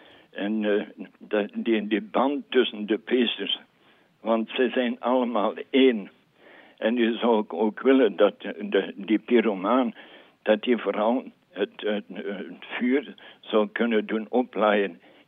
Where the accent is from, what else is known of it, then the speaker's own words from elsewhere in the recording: Alken, Flanders, Belgium; Maar ik ben dan van Alken